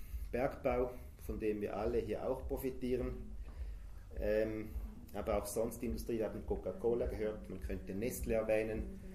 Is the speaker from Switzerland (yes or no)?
yes; Switzerland; Das betrifft uns als Schweizer sehr direkt.